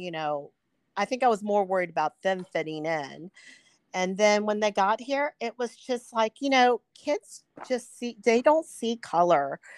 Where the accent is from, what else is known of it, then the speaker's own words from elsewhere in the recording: Virginia, United States; also born or lived in South Korea; I grew up in Virginia. So okay. I was like, right after I was born, my dad was back at Fort Lee in Virginia, and then he retired there. So I grew up in a small town, suburbia